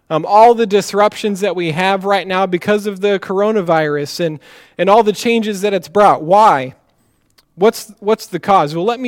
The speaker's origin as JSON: {"language": "English", "region": "Iowa", "country": "United States", "said": "Some of you know that I'm from Iowa, and so this movie being filmed in Iowa is very dear to my heart."}